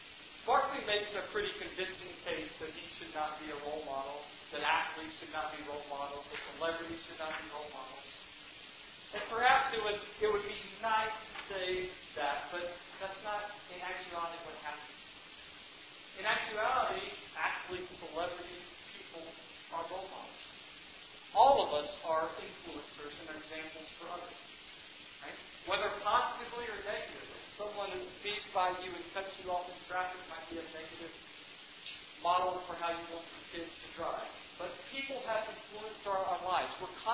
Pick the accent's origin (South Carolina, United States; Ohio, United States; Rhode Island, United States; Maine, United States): South Carolina, United States; accent: southern drawl; I have a little bit of a southern drawl because I grew up in South Carolina, right?